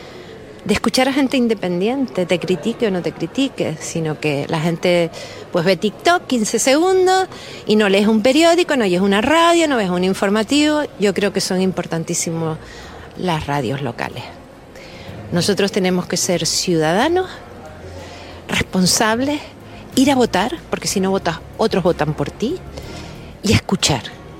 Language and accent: Spanish; Canary Islands, Spain; ese es mi compromiso como canaria